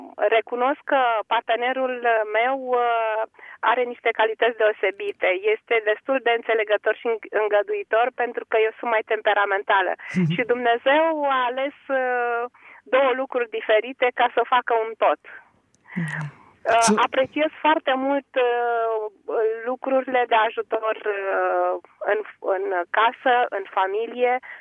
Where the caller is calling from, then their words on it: Buzău, Buzău County, Romania; de la Buzău.